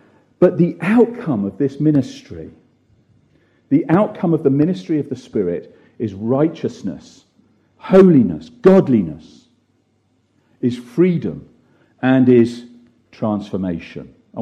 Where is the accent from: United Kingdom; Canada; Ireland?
United Kingdom; we're British, so when we're set free, we say, thank you very much indeed